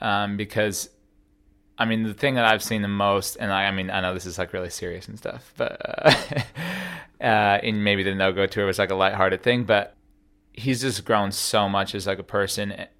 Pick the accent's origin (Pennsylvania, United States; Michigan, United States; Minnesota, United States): Michigan, United States; Traverse City; I'm from Traverse City, Michigan, and I'm the better half of the no-go tour.